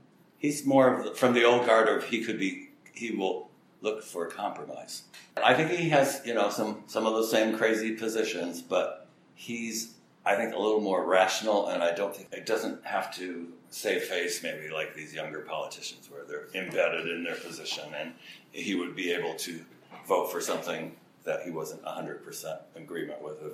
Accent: Wisconsin, United States; Like I said at the beginning of the interview, I grew up in Wisconsin, so I keep in touch with what our people do, our congressmen.

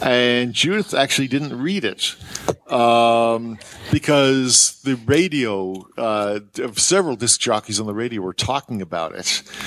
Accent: England, United Kingdom; I was born in England, I went to school in England, and we lived in both countries back and forth, which is why I've got no accent now, but if I moved back, I would.

